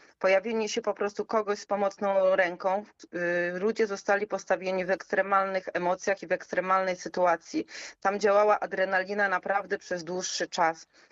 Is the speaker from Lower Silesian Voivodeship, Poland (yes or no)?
yes; Lądek-Zdrój, Lower Silesian Voivodeship, Poland; a pochodzę z Lądka Zdroju